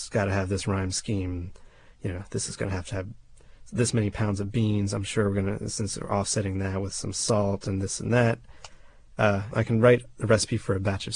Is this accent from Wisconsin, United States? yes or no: no; Austin, Texas, United States; there's all kinds of bumper stickers about how proud we are to be from South Austin